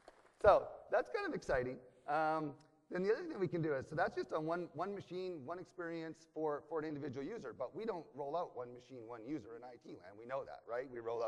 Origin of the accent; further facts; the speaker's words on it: Canada; as I say in my home country of Canada, good day, A.